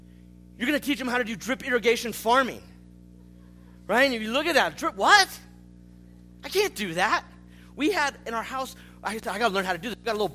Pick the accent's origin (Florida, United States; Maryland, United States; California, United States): California, United States; Hey, I'm a little city boy. I grew up in the San Francisco Bay Area. You don't get more city than that, right?